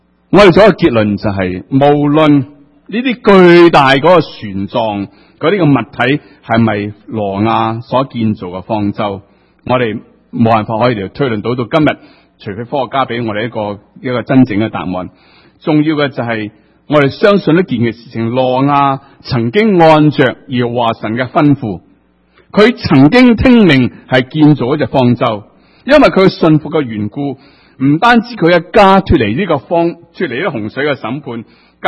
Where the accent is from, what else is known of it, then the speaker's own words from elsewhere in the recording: China; 我们大家知道有一句说话，我们中国人经常说，就是江山易改，品性难移。